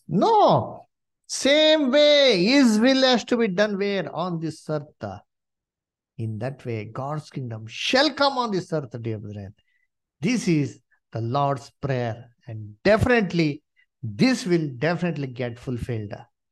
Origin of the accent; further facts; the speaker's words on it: Bangalore, Karnataka, India; I am from Bangalore.